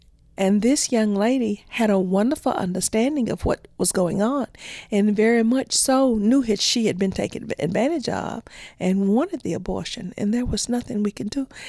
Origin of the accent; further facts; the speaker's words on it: Mississippi, United States; I grew up poor in Mississippi, but I didn't know that. From a small country town in the state of Mississippi, and was pregnant when I was 16.